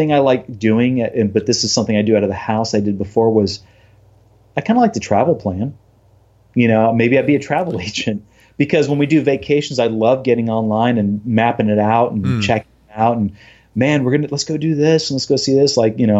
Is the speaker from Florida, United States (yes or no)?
yes; Florida, United States; growing up in Florida, I've been to Disney World a lot and I know Disney World well.